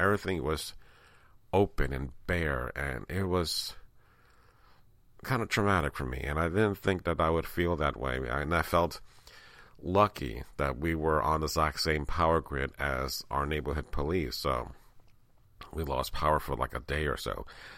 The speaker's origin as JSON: {"language": "English", "town": "Bronx", "region": "New York", "country": "United States", "tie": "born or raised there", "said": "but being that I grew up in the Bronx, I'm like, oh, please, it's just a rainstorm."}